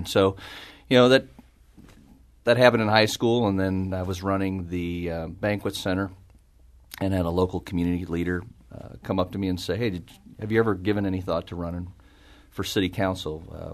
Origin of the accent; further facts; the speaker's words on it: St. Charles, Missouri, United States; I was born and raised in St. Charles, and my wife and I met at Rockhurst University up in Kansas City.